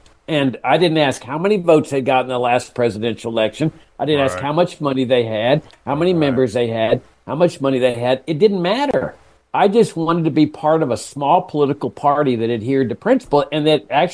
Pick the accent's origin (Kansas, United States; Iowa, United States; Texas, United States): Texas, United States; Laredo; When I grew up in Laredo, Texas, there on the border, I grew up as a Democrat.